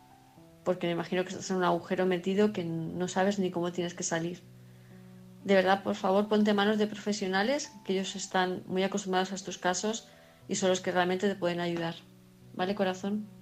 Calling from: Palma, Balearic Islands, Spain; de Palma de Mallorca, y como cada noche estoy aquí escuchando el programa

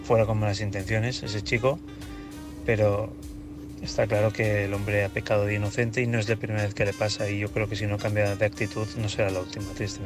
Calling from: Madrid, Community of Madrid, Spain; Buenas noches, soy … de Madrid

